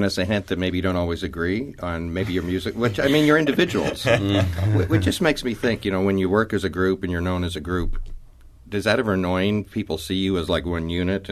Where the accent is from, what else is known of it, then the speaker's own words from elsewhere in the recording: New Jersey, United States; And I grew up on the Jersey Shore, and Newark was near, and they were having all kinds of racial problems.